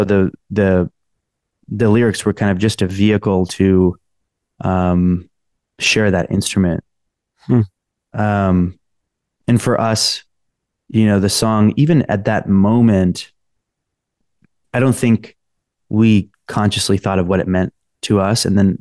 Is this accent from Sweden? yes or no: no; Los Angeles, California, United States; I mean, I'm from Los Angeles, not that crazy.